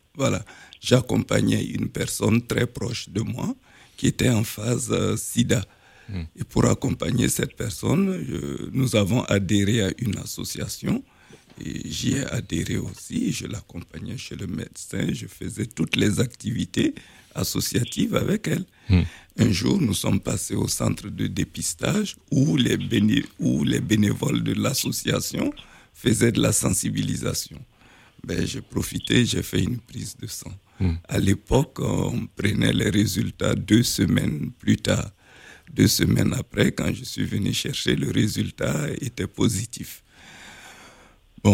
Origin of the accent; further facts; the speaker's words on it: Burkina Faso; je suis originaire du Burkina Faso.